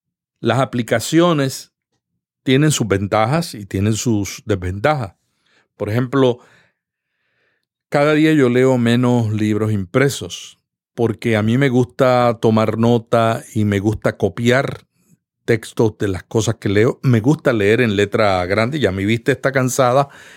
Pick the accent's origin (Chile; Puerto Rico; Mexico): Puerto Rico; now in United States; Yo vine de Puerto Rico y cuando yo llegué me di cuenta que en este país todo el mundo trabaja independientemente.